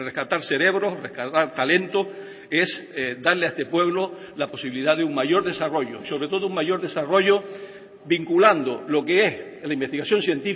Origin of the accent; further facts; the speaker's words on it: Canary Islands, Spain; yo, como nacionalista, pienso que si nosotros, como Nación Canaria, no aspiramos a un Estado